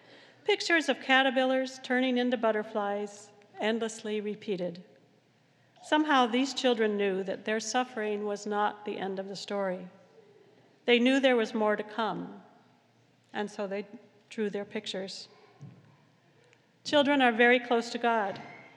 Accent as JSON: {"language": "English", "region": "California", "country": "United States", "tie": "born or raised there", "said": "He comes from my home state of California, and he's a celebrity chef in Los Angeles."}